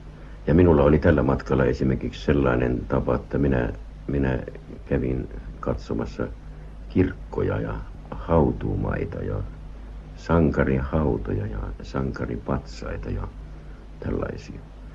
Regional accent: Joensuu, North Karelia, Finland; also born or lived in Käkisalmi; minähän olen karjalainen, syntynyt Käkisalmessa ja koulun käynyt Joensuussa.

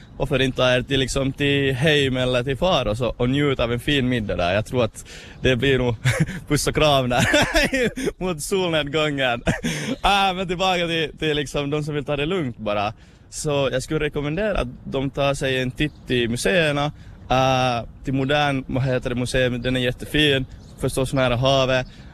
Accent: Vaasa, Ostrobothnia, Finland; Jag är ju stolt Vasabo som sagt.

